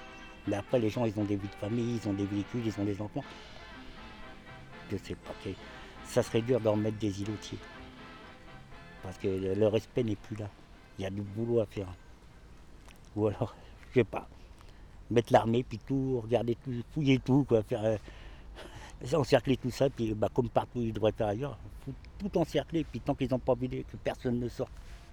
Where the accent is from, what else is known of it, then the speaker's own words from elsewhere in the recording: Nantes, Pays de la Loire, France; parce que je suis quelqu'un de Dervalière, je ne connais personne là-bas.